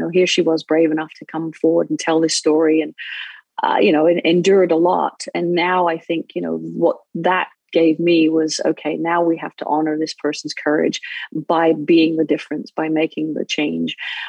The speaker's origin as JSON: {"language": "English", "region": "England", "country": "United Kingdom", "tie": "born or raised there", "lives_now": "United States", "said": "Well, I grew up in England"}